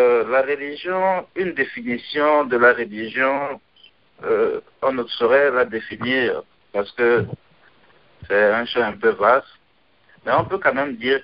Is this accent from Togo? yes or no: yes; Togo; now in United States; je suis togolais, je vis à Youssouf.